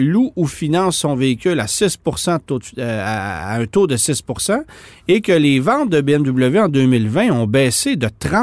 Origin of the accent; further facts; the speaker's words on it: Canada; Et 45 km, c'est ce qu'on estime chez nous au Canada.